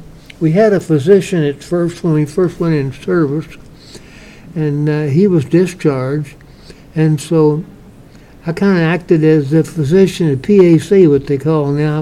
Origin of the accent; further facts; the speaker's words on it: Frankfort, Kentucky, United States; born there; Okay, I was born in Frankfort, Kentucky on Murray Street, and my father was a physician there, and my mother was the daughter of a dentist